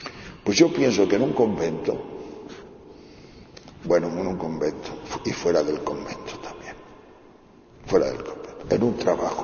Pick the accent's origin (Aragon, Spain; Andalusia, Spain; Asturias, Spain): Asturias, Spain; ir a Tejerina, que es mi pueblo, o prefiero ir a Cudillero, a Candás, porque nosotros somos muy asturianos, porque los primeros años vivimos en Asturias, de mi vida, de nuestra vida.